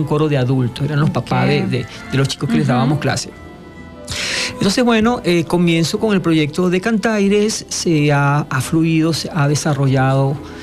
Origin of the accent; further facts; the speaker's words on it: Venezuela; now in Mexico; yo, como puedes escuchar, yo no soy mexicano. Uh-huh. Soy venezolano.